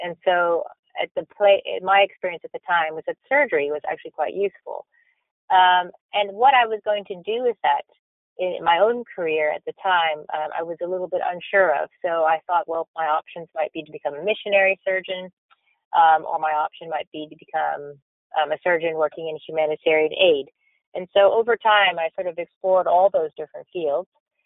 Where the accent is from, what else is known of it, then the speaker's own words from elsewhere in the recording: United States; born there; I was born in the United States, and I trained there to become a doctor.